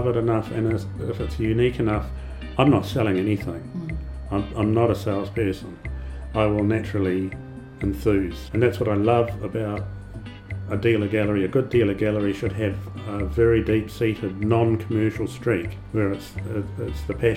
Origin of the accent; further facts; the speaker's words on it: Wellington, New Zealand; I grew up in Wellington, and my mother used to take me to the Peter McCleavy Gallery.